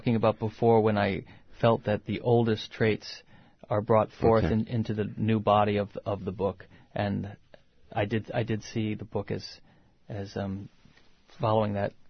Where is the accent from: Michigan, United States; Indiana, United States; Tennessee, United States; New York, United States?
Michigan, United States; Detroit; And my childhood, the experience of growing up in Detroit was one of watching a city slowly fall apart and the buildings be bulldozed.